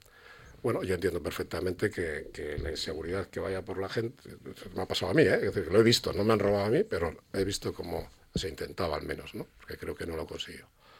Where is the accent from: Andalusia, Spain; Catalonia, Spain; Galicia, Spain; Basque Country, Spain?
Basque Country, Spain; Bilbao; Yo, que vivo en Bilbao de toda la vida, soy de Bilbao de toda la vida, nacido en Bilbao